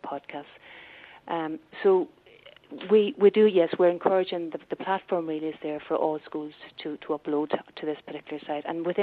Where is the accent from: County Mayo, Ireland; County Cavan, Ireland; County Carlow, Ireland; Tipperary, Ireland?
Tipperary, Ireland; I'm originally from Tipperary, so I'm very keen to see this used in the south of Ireland.